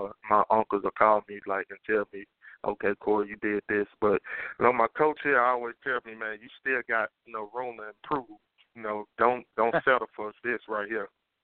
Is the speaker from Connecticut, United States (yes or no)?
no; Greenwood, Mississippi, United States; I represent my hometown, you know, because I came from a small hometown, Greenwood, Mississippi.